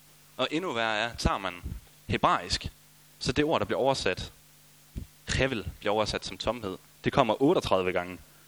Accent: Aulum, Central Denmark Region, Denmark; now in Aarhus, Denmark; Jeg er 24 år, gift med Maria, og bor nu i Aarhus. Oprindeligt kommer jeg fra Aulum, mellem Herning og Holstebro, så det er egentlig ikke så langt herfra.

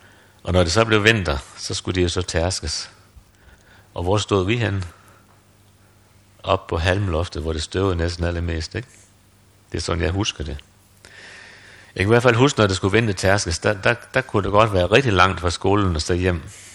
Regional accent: North Denmark Region, Denmark; Jamen, jeg er spændt på, om den hedder det samme, som den gør i Thy, hvor jeg stammer fra.

